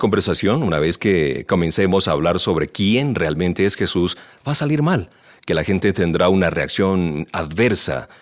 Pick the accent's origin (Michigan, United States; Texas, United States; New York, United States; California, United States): Michigan, United States; Detroit; Spanish is a second language; Ahora bien, yo soy de Detroit. Detesto a los Chicago Bulls.